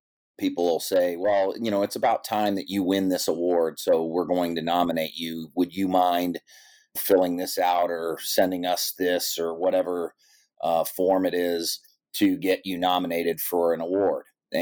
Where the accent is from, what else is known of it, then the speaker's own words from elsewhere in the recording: Mason, Ohio, United States; I grew up in Cincinnati, Ohio, just about a small town, just about 25 miles north of downtown Cincinnati, a little town called Mason.